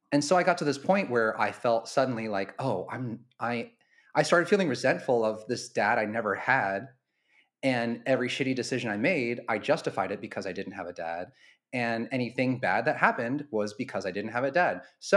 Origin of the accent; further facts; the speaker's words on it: Portland, United States; I grew up in Portland. It was my mom, my sister, and I, and I grew up without a dad. And as I said, we lived in a really conservative, religious community in a small town in Portland.